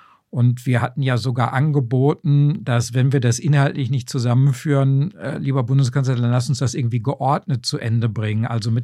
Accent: North Rhine-Westphalia, Germany; Ich bin sogar aufgewachsen im Schatten des Parkstadions. Also das kleine Zechenreihenhäuschen meiner Eltern, das war so nah daran

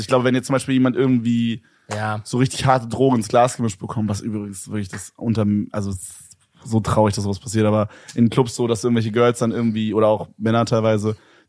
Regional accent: Berlin, Germany; Und ich komme aus Berlin, Digga.

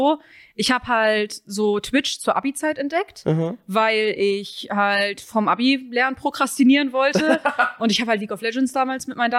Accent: Hamburg, Germany; Wir kommen aus Hamburg.

